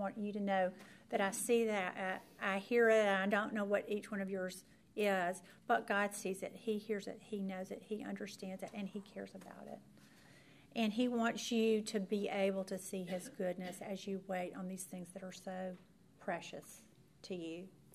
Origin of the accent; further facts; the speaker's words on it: Birmingham, Alabama, United States; I'm from Birmingham, but I really wanted